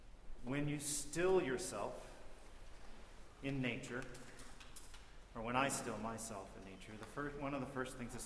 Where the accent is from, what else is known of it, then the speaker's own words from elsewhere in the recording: Michigan, United States; I'm from Michigan, and my entire state, when you really meditate on it, is actually a site of an ecological disaster.